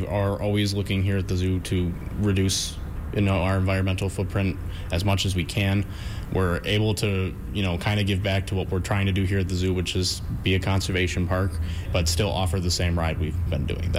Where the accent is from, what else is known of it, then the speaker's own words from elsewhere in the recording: Tulsa, Oklahoma, United States; Well, I grew up in Tulsa, so I'm from around this area, and I could hear the steam whistle from my house.